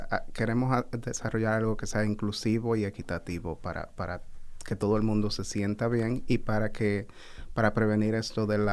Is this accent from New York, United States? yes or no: yes; New York, United States; yo, por ejemplo, crecí en el Bronx, luego viví en Harlem.